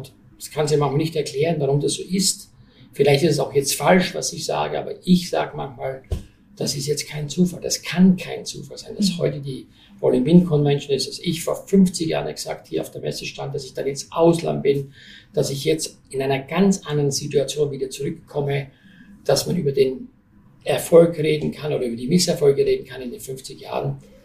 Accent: Styria, Austria; Leute, ich komme aus der Oststeiermark.

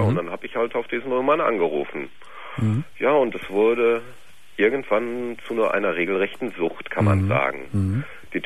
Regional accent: Dortmund, North Rhine-Westphalia, Germany; Ich komme aus Dortmund

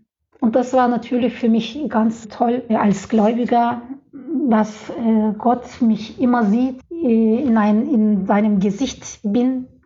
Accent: Turkey; German is a second language; moved away as an adult; now in Leipzig, Germany; Ich komme aus der Türkei und dort gibt es jetzt aktuell einen politischen Problem. Und ich bin deswegen von politischen Gründen hierher gekommen.

